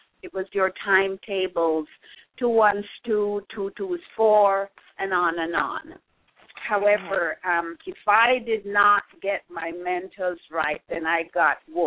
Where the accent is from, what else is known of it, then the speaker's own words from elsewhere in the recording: Guys Hill, Jamaica; also born or lived in Kingston; I was born in Kingston and going to little baby school, kindergarten school. My first elementary school, however, was Guys Hill Elementary because my family moved away to Guys Hill.